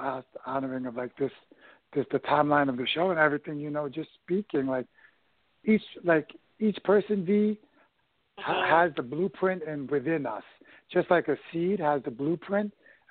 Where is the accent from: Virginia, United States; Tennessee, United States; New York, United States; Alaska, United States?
New York, United States; I knew I grew up in the Bronx and I grew up into a very, very toxic environment.